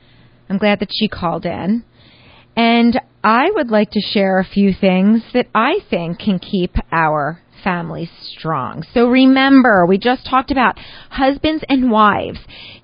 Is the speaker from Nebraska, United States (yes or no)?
no; Cheltenham, Pennsylvania, United States; I grew up in Cheltenham.